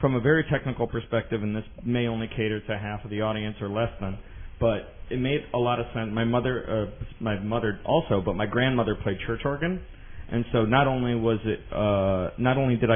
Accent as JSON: {"language": "English", "town": "Stevens Point", "region": "Wisconsin", "country": "United States", "also_born_or_lived": "Minneapolis", "said": "I was living in Minneapolis, actually, at the time, and it was after I'm originally from Stevens Point, and I went to University of Wisconsin branch system, and I lived in Minneapolis a little while."}